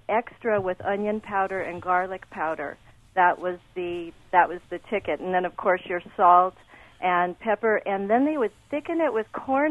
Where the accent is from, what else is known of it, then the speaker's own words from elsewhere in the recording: San Diego, California, United States; I grew up in San Diego.